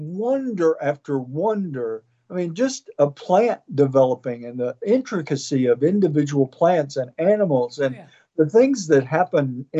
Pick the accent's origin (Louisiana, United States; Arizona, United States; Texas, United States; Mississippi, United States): Texas, United States; I mean, you know, I grew up in East Texas